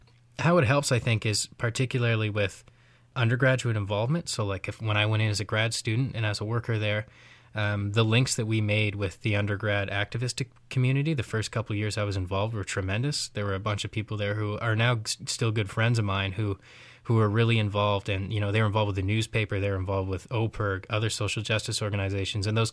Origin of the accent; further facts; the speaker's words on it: Ontario, Canada; Well, I grew up down near Windsor, near Chatham area. And kind of grew up in a blue-collar, working-class family.